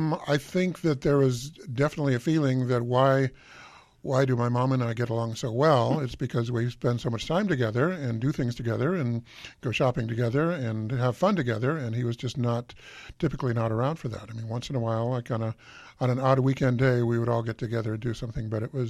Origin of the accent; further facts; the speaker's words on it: California, United States; I grew up in Orange County.